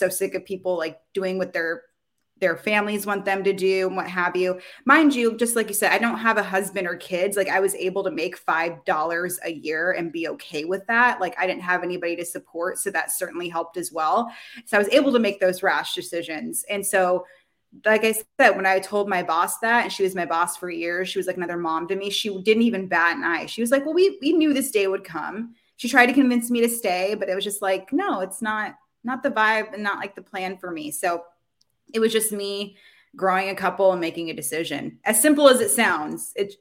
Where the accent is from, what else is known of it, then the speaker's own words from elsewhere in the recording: Baltimore, Maryland, United States; born there; And I was born in Baltimore. So I was exposed to Oprah forever ago because my parents told me about this local news anchor woman who became a national celebrity.